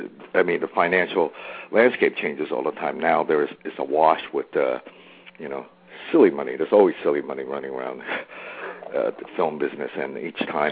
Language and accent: English; New York, United States; Since I grew up in New York, I wanted to do a picture on the Chinatown gang